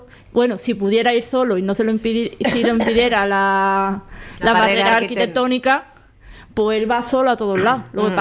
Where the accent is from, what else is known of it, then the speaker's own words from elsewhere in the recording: El Cuervo, Andalusia, Spain; also born or lived in Lebrija; Yo soy del Cuervo. Mi madre es de aquí, de Lebrija.